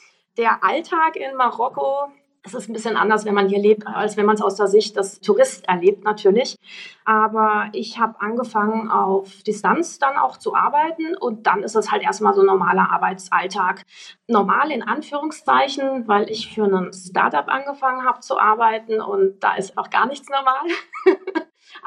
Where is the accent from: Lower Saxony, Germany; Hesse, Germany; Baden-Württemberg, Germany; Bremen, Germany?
Baden-Württemberg, Germany; Freiburg; Freiburgerin, in Freiburg studiert